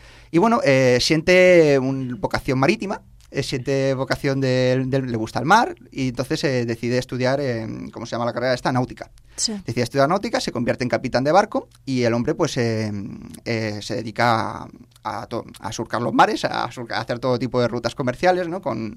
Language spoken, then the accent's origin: Spanish; Alicante, Valencian Community, Spain; Yo soy alicantino, efectivamente.